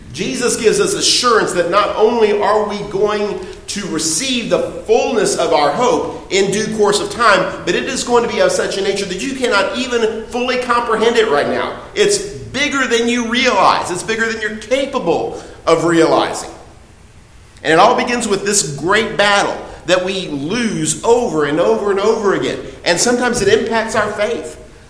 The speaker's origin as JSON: {"language": "English", "region": "Texas", "country": "United States", "said": "I come from Texas, and we spend a lot of time in Houston."}